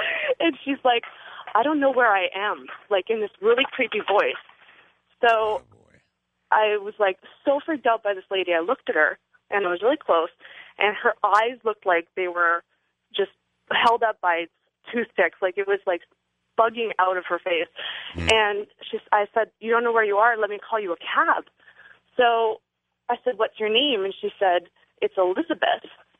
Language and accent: English; Victoria, British Columbia, Canada; now in Austin, United States; I am living in Austin, Texas right now. … I am from Victoria, BC, Canada, originally.